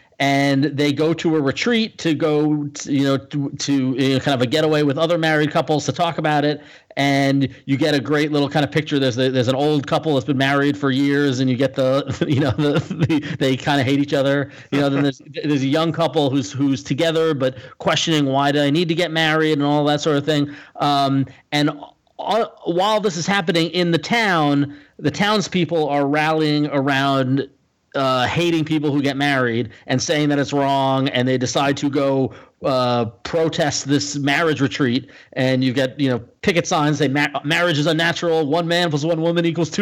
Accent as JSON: {"language": "English", "region": "Northeast", "country": "United States", "said": "I'm a liberal from the Northeast"}